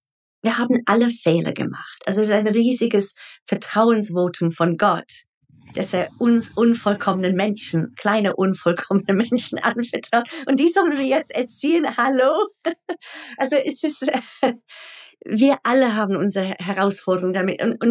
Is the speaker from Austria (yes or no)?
no; Nigeria; Also ich bin in Nigeria groß geworden, wir hatten einen Krieg, ich war 7, habe Leichen gesehen.